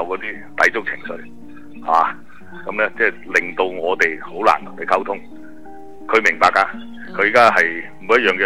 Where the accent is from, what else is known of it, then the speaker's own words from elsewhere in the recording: China; now in United States; 即系我哋系中国人，中国人嘅文化咧，同美国人咧、西方人咧有啲唔同